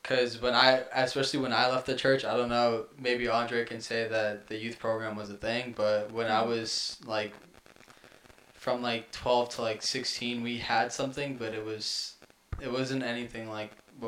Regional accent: Massachusetts, United States; we grew up in the Adventist Church in Massachusetts specifically. So we know, like, how things go around here and stuff like that.

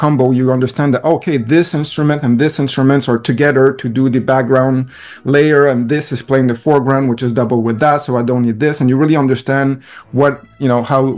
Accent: Montreal, Quebec, Canada; So I'm based in Montreal, which is the place I call home and where I was born, and it's where I'm currently working as well.

